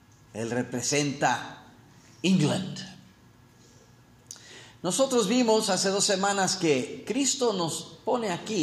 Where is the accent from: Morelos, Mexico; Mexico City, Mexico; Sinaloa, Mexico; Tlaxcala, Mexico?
Mexico City, Mexico; me crié en la Ciudad de México